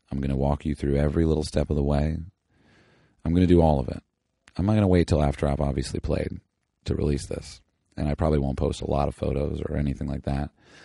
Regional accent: California, United States; We've got Brian and I from the South, and I'm from the SoCal.

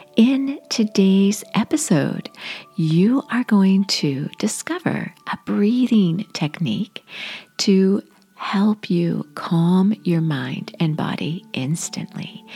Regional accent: Washington, United States; now in Florida, United States; I live in Florida, but I'm from Washington State, and most of my family is still there.

